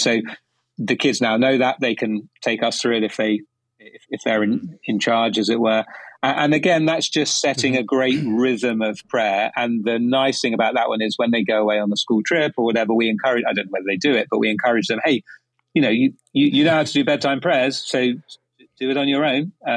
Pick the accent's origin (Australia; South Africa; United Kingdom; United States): United Kingdom; it is now, because I'm British and apparently I get to say what the words are.